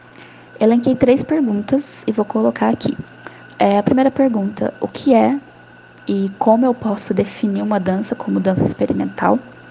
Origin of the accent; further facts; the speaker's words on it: Uberlândia, Minas Gerais, Brazil; Eu sou de Uberlândia, Minas Gerais.